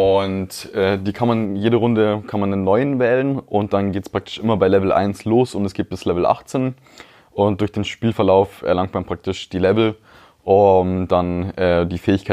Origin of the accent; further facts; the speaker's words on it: Kolbermoor, Bavaria, Germany; Ich komme aus Kolbermoor.